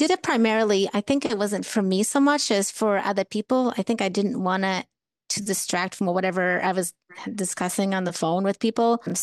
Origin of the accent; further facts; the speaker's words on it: Portugal; Growing up in Portugal, a lot of times I'd be walking down the street